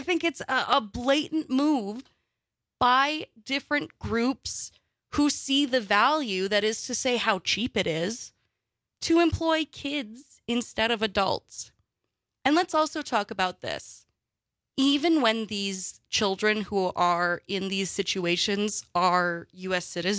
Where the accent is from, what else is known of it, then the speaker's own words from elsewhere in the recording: Wausau, Wisconsin, United States; Growing up in Wausau, you don't often think of central Wisconsin as the highlight, as the main center of immigration or the discussion of immigration.